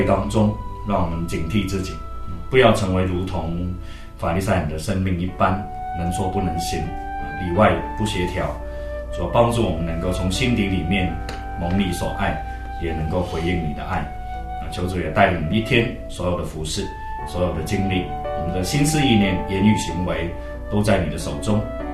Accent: Hong Kong; 我们叫 one foot kick 啊，我们香港人说叫一脚踢啊

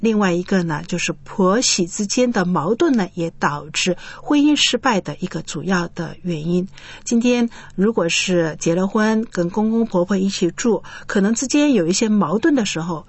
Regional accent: China

